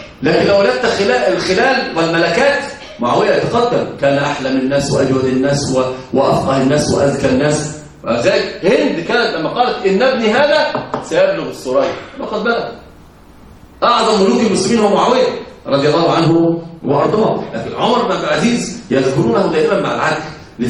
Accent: Egypt; ولكن الفضل عندنا في مصر مثلا ايش يقول ايه المرض الساعد

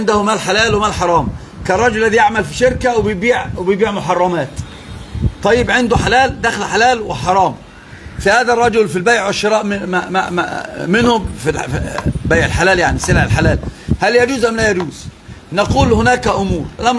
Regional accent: Tunisia; أنا تونسي

